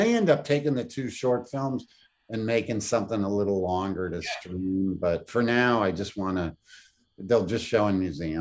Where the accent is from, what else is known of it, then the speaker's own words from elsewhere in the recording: Indiana, United States; born there; also born or lived in Washington, D.C. / Wisconsin; now in New York, United States; No, I was born in Indiana, moved to DC, Wisconsin, lived in New York most of my life.